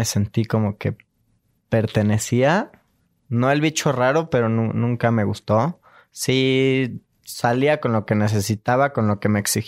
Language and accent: Spanish; Cuernavaca, Morelos, Mexico; born there; now in Mexico City, Mexico; Nací en Cuernavaca.